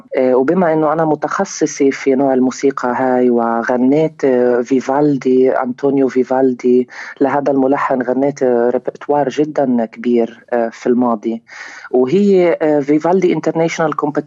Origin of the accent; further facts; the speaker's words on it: Palestine; فعم بيصير في حركة في الأوبرا عنا في فلسطين